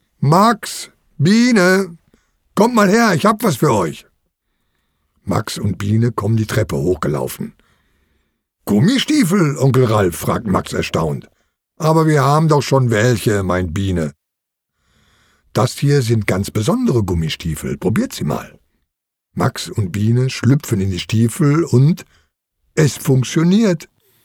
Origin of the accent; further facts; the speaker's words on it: Lower Saxony, Germany; Ich bin hier auf dem Hof in Niedersachsen aufgewachsen.